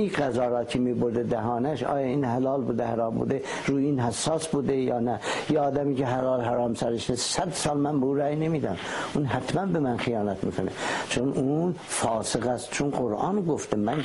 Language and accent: Persian; Iran; ما آمریکا نیستیم، ما فرانسه نیستیم، ما ایرانیم، ایران اسلامی هم هستیم.